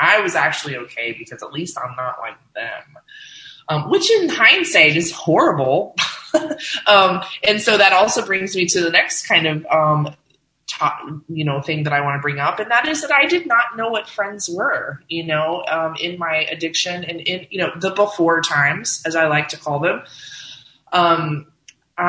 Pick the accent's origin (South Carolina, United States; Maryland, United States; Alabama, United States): Alabama, United States; Fort Rucker; born there; But what I will say is that I was born in Fort Rucker, Alabama. And so my dad was in the military